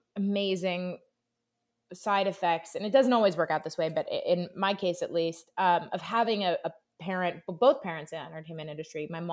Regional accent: Manhattan, New York, United States; born there; But you know, I was born in Manhattan and I have one brother.

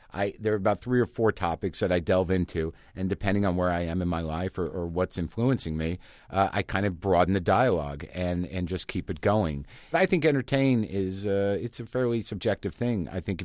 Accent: New Mexico, United States; I grew up in New Mexico. I understand flat land

